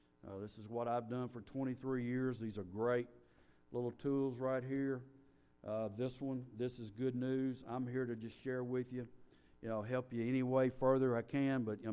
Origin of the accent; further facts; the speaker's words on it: Brentwood, California, United States; You know, out in Brentwood, where I live, I grew up in Brentwood, it was nothing like it is now.